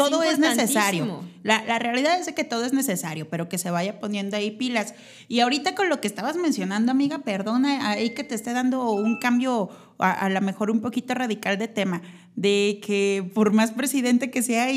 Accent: Mexico; Pues a final de cuentas somos mexicanos

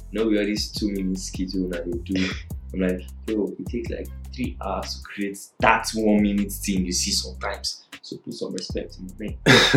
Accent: Edo, Nigeria; I'm a student, my final year, and yes, I'm from Edo State.

